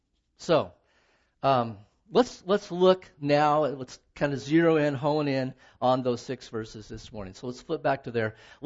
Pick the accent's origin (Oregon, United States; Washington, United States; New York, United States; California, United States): Oregon, United States; Medford; now in Bend, United States; I was born in Sacred Heart Memorial Hospital on the east side in Medford, Oregon, which has been plowed down since.